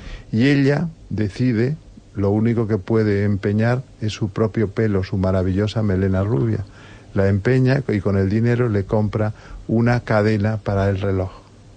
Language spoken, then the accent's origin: Spanish; Madrid, Community of Madrid, Spain; Yo soy de Madrid